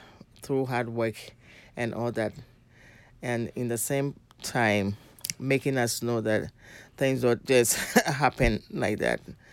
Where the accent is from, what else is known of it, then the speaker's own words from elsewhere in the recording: Accra, Greater Accra, Ghana; I grew up in West Africa, Ghana, in the capital city, Accra, with my parents.